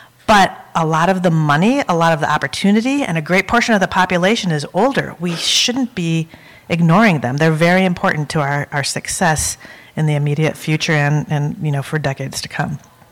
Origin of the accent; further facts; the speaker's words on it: Minnesota, United States; I'm from Minnesota.